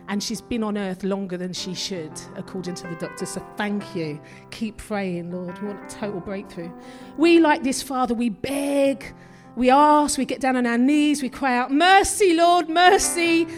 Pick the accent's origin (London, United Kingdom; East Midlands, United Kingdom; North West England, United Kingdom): London, United Kingdom; Romford; from Romford and I haven't been to theology college.